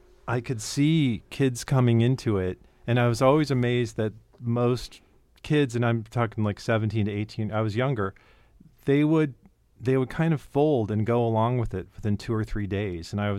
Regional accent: Cleveland, Ohio, United States; I grew up in Cleveland, Ohio

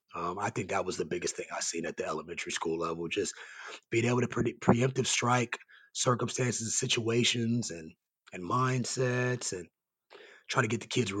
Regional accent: Topeka, Kansas, United States; I'm from Topeka, lived in Topeka my whole life, dang near.

